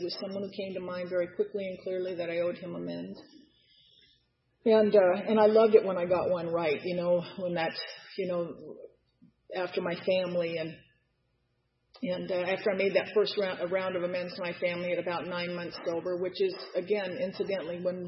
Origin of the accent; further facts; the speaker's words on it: Los Angeles, California, United States; Now I'm from Los Angeles, so I don't know what land I thought I was going to get back